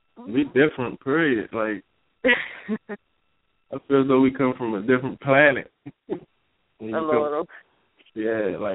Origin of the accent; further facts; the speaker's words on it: Maryland, United States; also born or lived in Virginia; Born in Virginia. Raised in Maryland.